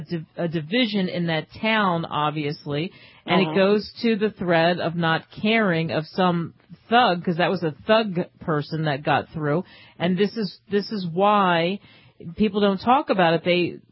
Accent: Philadelphia, Pennsylvania, United States; I'm from Philly.

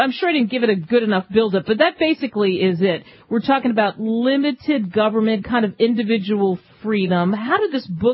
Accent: Philadelphia, Pennsylvania, United States; I grew up in Philly, and so I did the whole thing with the forts

